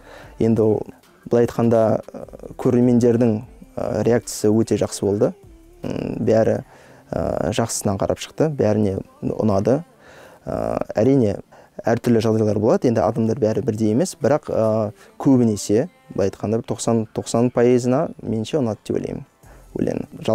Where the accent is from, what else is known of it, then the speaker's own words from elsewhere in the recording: Fort-Shevchenko, Mangystau Region, Kazakhstan; moved away as an adult; now in Almaty, Kazakhstan; жасым 25-те өзім Маңғыстау облысы Түпқараған аудан Форт Шевченко дейтін қала бар сол жердің тумасымын жалпы енді балалық шағым сол жақта өтті менің 18 жасқа дейін 18-де Алматы қаласына келіп